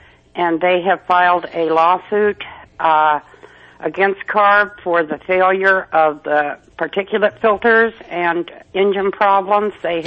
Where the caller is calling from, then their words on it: Vacaville, California, United States; I'm calling from Vacaville, but I got a call from a friend in Reading that you guys were discussing this